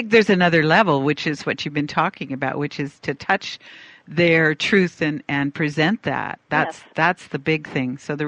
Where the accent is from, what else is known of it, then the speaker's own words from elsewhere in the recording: Canada; I'm actually Canadian